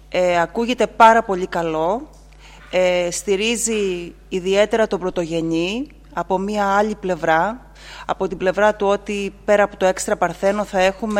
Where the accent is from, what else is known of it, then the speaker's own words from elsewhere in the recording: Kato Zakros, Crete, Greece; γιατί είμαι από την Κάτω Ζάκρο